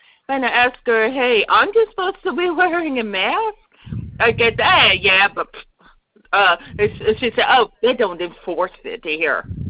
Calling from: Georgia, United States; I'm actually calling from Georgia

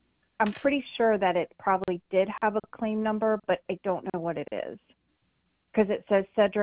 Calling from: Florida, United States

